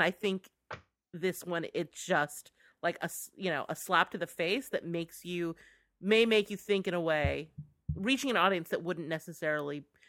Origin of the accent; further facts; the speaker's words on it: United States; it's not like we have some moral, high moral standing where we would, as an American, it would never happen.